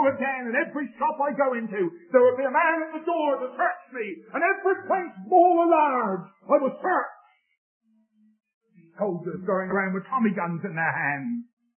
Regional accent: England, United Kingdom; Please, in case you didn't know, I'm an Englishman.

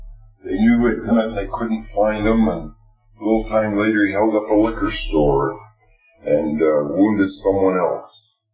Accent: Canada; if I got my just deserts as a Canadian in Canada, in the 20th century

